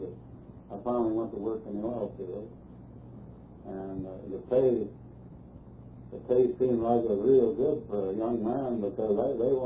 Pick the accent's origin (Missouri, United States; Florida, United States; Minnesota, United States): Missouri, United States; Kansas City; born there; I grew up, I was born in Kansas City, Missouri.